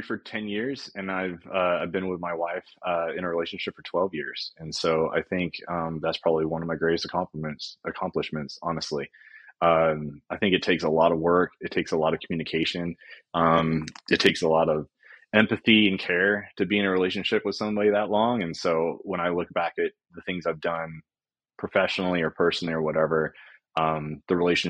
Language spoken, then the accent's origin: English; McKinney, Texas, United States; now in Austin, United States; So I grew up in a town called McKinney, Texas, which is about 35 miles north of Dallas.